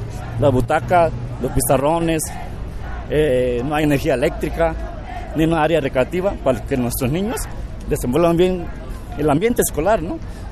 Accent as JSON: {"language": "Spanish", "region": "Oaxaca", "country": "Mexico", "said": "Nosotros que venimos del estado de Oaxaca, que es un estado pluricultural, de raza indígena, oaxaqueña, existen como 36 grupos indígenas."}